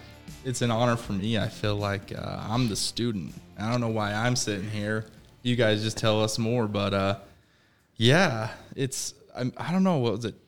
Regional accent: Ogden, Utah, United States; I grew up in Ogden. I still live there now. 37 years old. I work in construction.

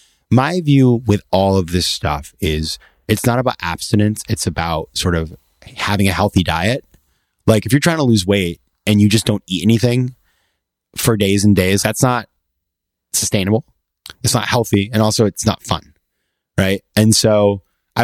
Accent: Maine, United States; if you were living 100 years ago in my hometown in Maine, you didn't really know what was going on outside of there.

